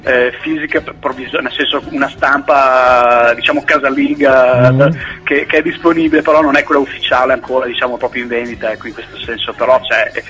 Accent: Padua, Veneto, Italy; anche se noi siamo di Padova

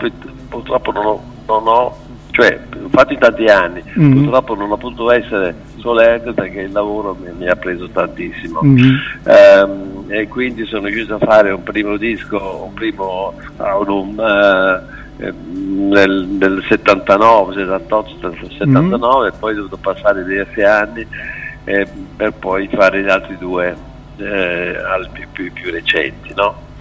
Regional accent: Cremona, Lombardy, Italy; born there; sono una rana padana perché sono nato a Cremona, di una famiglia piacentina, quindi avevo una gamba sul Po a sinistra e un'altra sulla destra, e tra l'altro due regioni completamente diverse l'uno dall'altro.

